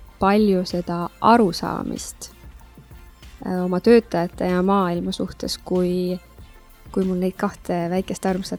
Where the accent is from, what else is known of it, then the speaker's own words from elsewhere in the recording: Rakvere, Lääne-Viru County, Estonia; ma olen pärit Rakvere juurest